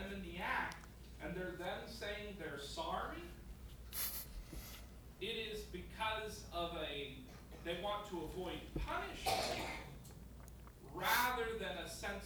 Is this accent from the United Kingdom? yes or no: no; Los Angeles, California, United States; where I grew up in Los Angeles, I was surrounded mostly by Hispanic people and Filipino people, and most of them were Catholic.